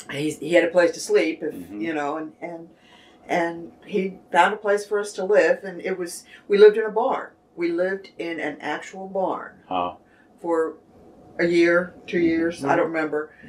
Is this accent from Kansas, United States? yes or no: yes; Abilene, Kansas, United States; But now I'm not originally from Topeka. Okay. I'm originally from Abilene.